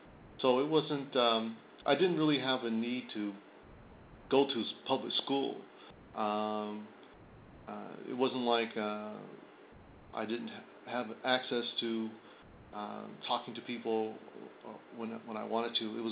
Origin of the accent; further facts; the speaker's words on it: Mountain View, California, United States; also born or lived in Oakland; Well, actually, I was born in Oakland, but I don't remember any of it. All my memory of my childhood, up until shortly before I went to community college, was in Mountain View, where I grew up.